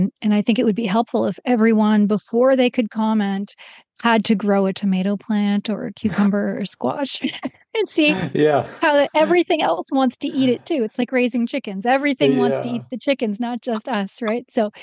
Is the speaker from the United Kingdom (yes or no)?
no; Canada; I'm originally from Canada